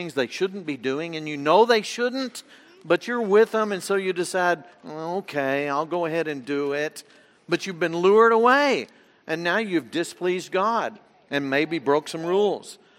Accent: Texas, United States; growing up in North Texas and going to my grandparents in North Louisiana

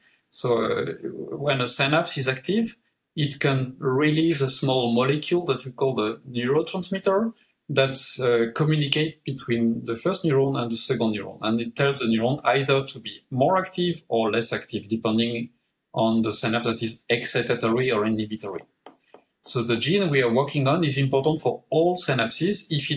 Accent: France; English is a second language; moved away as an adult; now in Denmark; Based in Denmark, but I was born in France. I am French and Danish now. I moved to Denmark about 28 years ago

